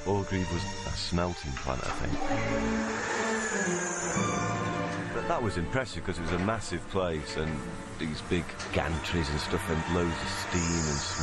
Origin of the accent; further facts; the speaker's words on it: Sheffield, Yorkshire and the Humber, United Kingdom; moved away; my accent got a bit broader than it had been in Sheffield.